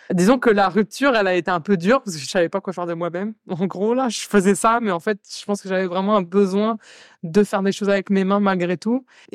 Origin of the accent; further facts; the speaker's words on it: France; now in Montreal, Canada; Oui, je suis française.